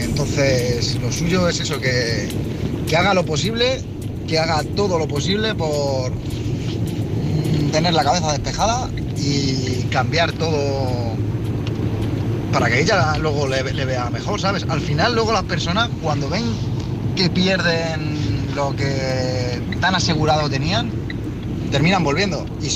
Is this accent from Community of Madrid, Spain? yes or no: yes; Madrid, Community of Madrid, Spain; de Madrid.